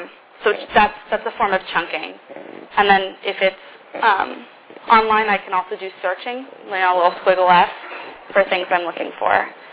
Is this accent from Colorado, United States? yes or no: yes; Denver, Colorado, United States; This is my second quarter at Stanford. I'm a freshman from Denver.